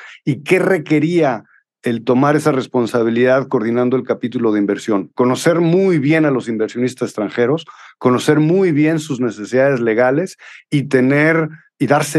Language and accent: Spanish; Jalisco, Mexico; no negamos la cruz de nuestra parroquia y somos orgullosamente jaliscienses.